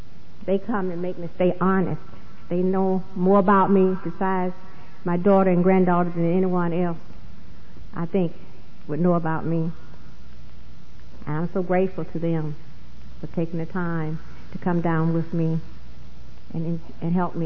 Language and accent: English; Southern United States, United States; I have a twin brother, and we was born in the South, and I never did like the South. I know at the time when I grew up in the South, it was very racist, very segregated